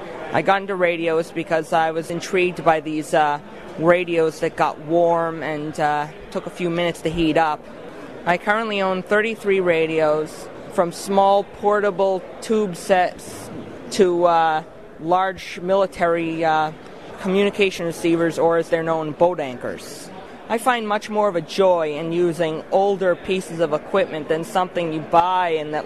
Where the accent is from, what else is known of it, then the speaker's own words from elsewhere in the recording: Westford, Massachusetts, United States; I'm from Westford, Massachusetts.